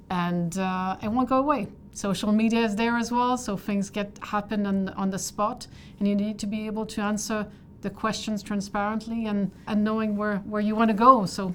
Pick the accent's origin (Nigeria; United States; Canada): Canada; I'm Canadian. I'm from a mixed background as well, indigenous background.